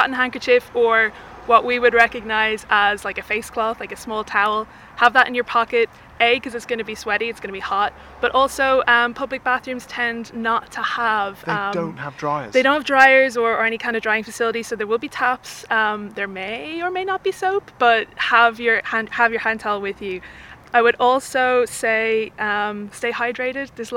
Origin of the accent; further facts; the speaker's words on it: Dublin, Leinster, Ireland; also born or lived in Japan; I'm from Dublin, but I lived most of the last 5 years in Yamagata in rural Japan.